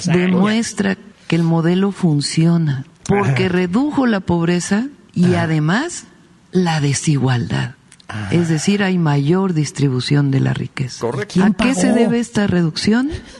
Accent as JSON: {"language": "Spanish", "country": "Mexico"}